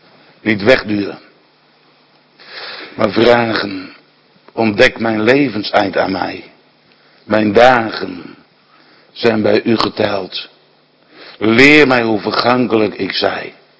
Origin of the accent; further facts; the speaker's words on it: Scheveningen, South Holland, Netherlands; born there; now in Waddinxveen, Netherlands; Als ik denk aan mijn geboorteplaats Scheveningen, waar ik geboren ben. En na verloop van tijd verhuisd naar Waddinxveen